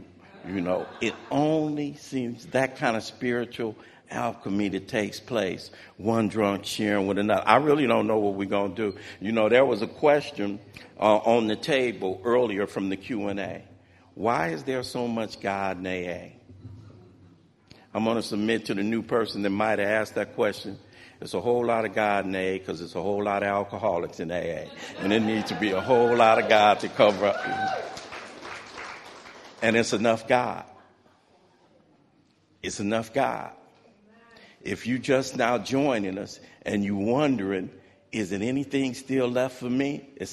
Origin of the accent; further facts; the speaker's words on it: Los Angeles, California, United States; You know, I grew up in Watts in the 60s. I'm one of six boys.